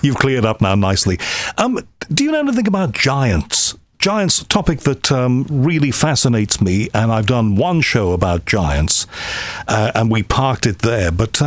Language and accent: English; United Kingdom; being a Brit and living not too far away from this place